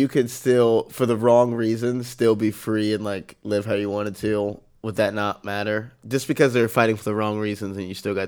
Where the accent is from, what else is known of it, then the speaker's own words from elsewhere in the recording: United States; I'm proud of being American.